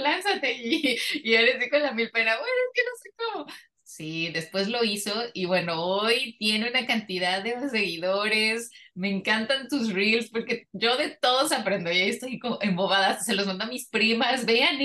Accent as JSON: {"language": "Spanish", "country": "Mexico", "moved": "yes", "said": "nosotras como mexicanas tenemos miles de modismos. A mí me costó mucho llegar aquí"}